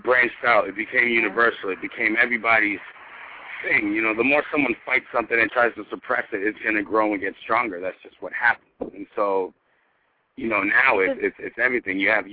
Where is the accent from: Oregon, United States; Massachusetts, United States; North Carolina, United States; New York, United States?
Massachusetts, United States; Cambridge; also born or lived in Boston / Lowell; Grew up in Cambridge. Then we moved out of there, you know, grew around all over the neighborhoods of Boston. Pretty much gypsy lifestyle, just bouncing from neighborhood to neighborhood. And ended up in Lowell for 8 years.